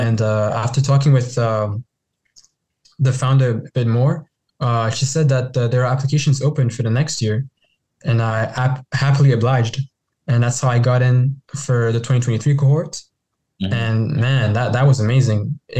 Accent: Brussels, Brussels-Capital Region, Belgium; English is a second language; now in Canada; I'm from Burundian heritage. I wasn't born there. I was born in Belgium, Brussels, Belgium, where I spent the majority of my childhood. And then in 2014, me and my family moved to Canada.

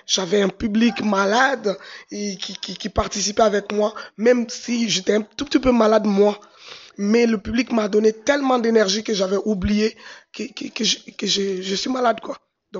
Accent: Mali; now in Montreal, Canada; griotte d'origine du Mali, mais je suis une panafricaine. Je viens de partout d'Afrique, mais je réside à Montréal.

